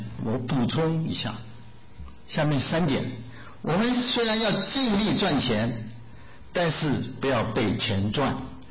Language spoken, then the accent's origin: Chinese; Taiwan; accent: Taiwanese; 像我是台湾来的哦，所以有点台湾音